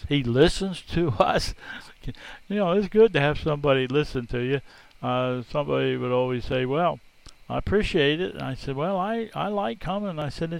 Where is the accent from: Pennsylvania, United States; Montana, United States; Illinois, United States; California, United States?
Pennsylvania, United States; I'm from Pennsylvania originally, And on our license plates, it used to say, "You have a friend in Pennsylvania."